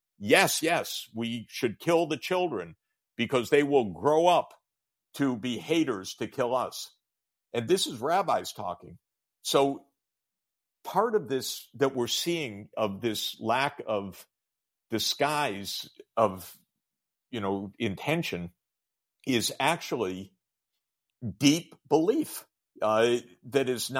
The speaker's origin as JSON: {"language": "English", "country": "United States", "tie": "born or raised there", "said": "It's not the Judaism I was at all inculcated with as an American, because grew up in America in what is necessarily a pluralistic society"}